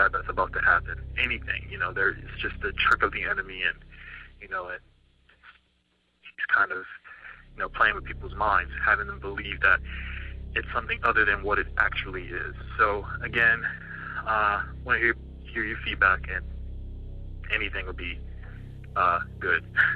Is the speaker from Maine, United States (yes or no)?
no; Newark, Delaware, United States; I'm from Newark, Delaware.